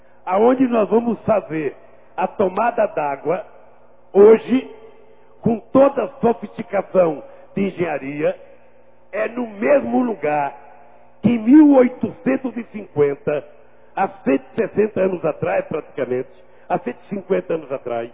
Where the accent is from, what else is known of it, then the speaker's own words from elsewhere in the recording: Northeast Region, Brazil; como nordestino